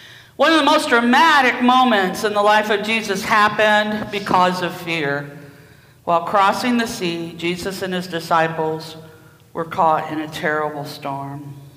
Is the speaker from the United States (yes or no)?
yes; Indiana, United States; We're from Indiana.